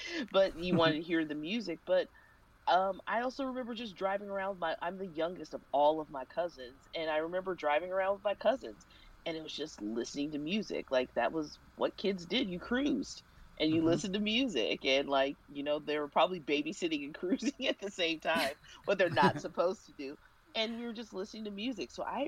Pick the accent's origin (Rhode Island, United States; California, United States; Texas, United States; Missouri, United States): Missouri, United States; Kansas City; I grew up in Kansas City, and, you know, they at one time had like dozens upon dozens of record stores